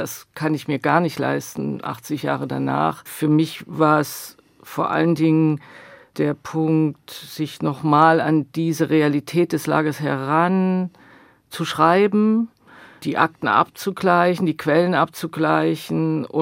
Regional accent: East Germany, Germany; wir sind als Ostdeutsche sozusagen die Nachkommen

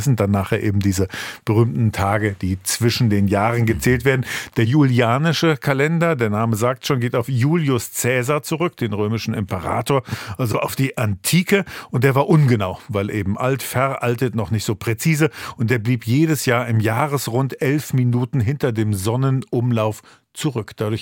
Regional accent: Northern Germany, Germany; denn da, wo ich herkomme, in Norddeutschland, da sagt man sogar zwischen den Tagen.

